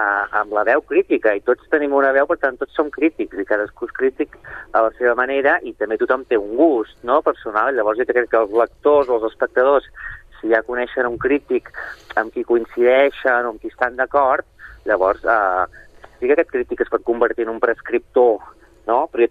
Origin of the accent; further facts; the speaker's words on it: Sabadell, Catalonia, Spain; jo com que sóc de Sabadell i he fet teatre a la Faràndula